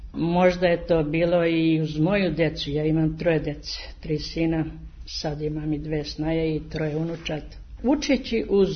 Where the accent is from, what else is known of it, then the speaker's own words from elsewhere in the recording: Barič, Belgrade, Serbia; dolazim iz Barića kod Obrenovca.